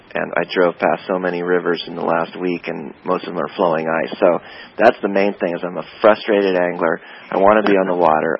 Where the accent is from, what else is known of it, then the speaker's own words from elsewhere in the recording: Seattle, Washington, United States; I grew up in North Seattle.